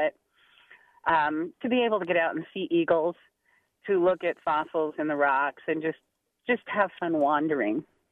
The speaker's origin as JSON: {"language": "English", "town": "Cedar Rapids", "region": "Iowa", "country": "United States", "tie": "born or raised there", "said": "spending hours and hours of unstructured time out and about my neighborhood growing up in Cedar Rapids, which even then was, you know, enough of a city."}